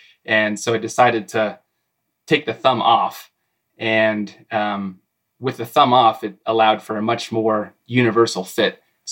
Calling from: Golden, Colorado, United States; I'm calling from Golden, Colorado

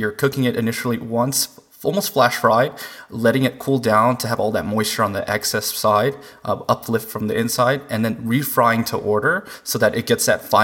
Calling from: Atlanta, Georgia, United States; I'm calling from Atlanta, Georgia.

